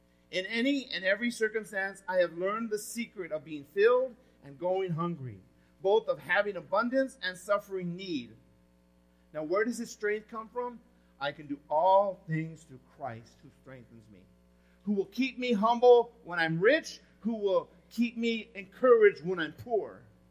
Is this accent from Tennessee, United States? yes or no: no; Los Angeles, California, United States; I went to Garfield, I'm from East L.A.